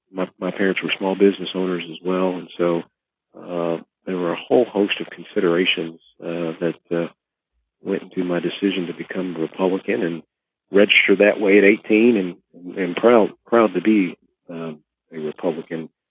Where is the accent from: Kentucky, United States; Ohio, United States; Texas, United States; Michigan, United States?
Kentucky, United States; I grew up in Hardin County, Kentucky.